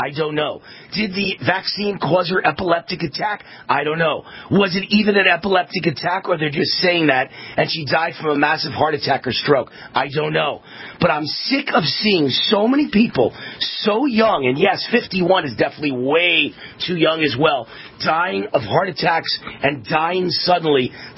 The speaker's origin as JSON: {"language": "English", "town": "Mount Vernon", "region": "New York", "country": "United States", "said": "And by the way, I'm from Mount Vernon, New York. I'm one of the few famous white people ever from Mount Vernon, New York."}